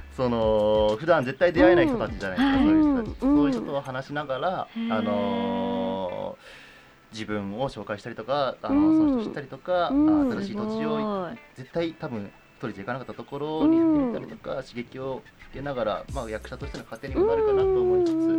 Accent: Beppu, Oita, Japan; 僕地元が大分県の別府なんですけど、

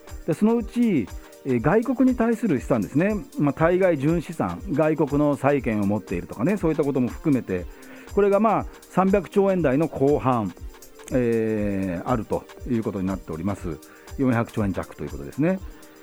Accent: Yokohama, Kanagawa, Japan

